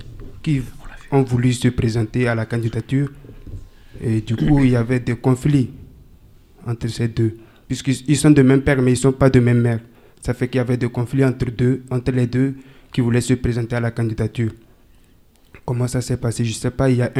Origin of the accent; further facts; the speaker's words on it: Togo; now in France; je suis togolais d'origine. Je vivais au Togo avec mes parents.